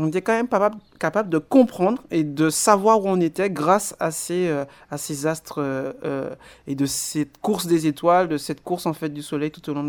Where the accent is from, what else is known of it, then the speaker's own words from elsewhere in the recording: Guadeloupe, France; comme je suis guadeloupéen